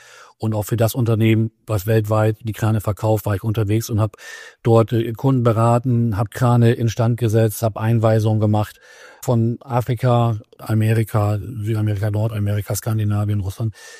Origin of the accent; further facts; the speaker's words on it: Wangerland, Lower Saxony, Germany; Also ich merke das, weil ich ja hier aufgewachsen bin und ich gefühlt jeden kenne.